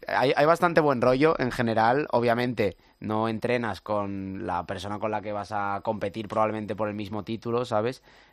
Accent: Muros de Nalón, Asturias, Spain; now in Madrid, Spain; yo soy de un pueblo de Asturias, no soy de Oviedo.

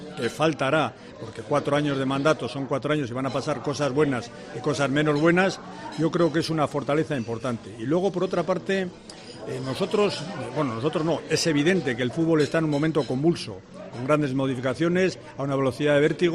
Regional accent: Portugalete, Basque Country, Spain; Además, eso era mi villa natal. Yo soy de Portugalete, nacido en Portugalete.

